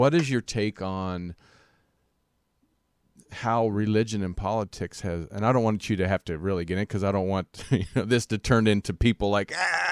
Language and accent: English; Kansas, United States; now in California, United States; You know, I grew up in Kansas, the Bible Belt, and it's all about church and religion and Jesus.